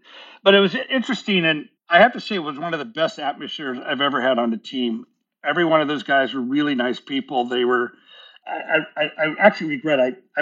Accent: United States; But I didn't do that. As an American, I have to pay taxes everywhere.

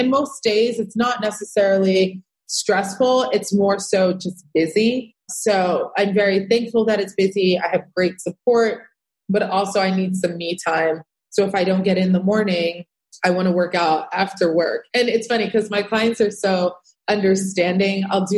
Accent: New York, United States; I grew up in Rockland County. Okay. So next door to Westchester, super suburban.

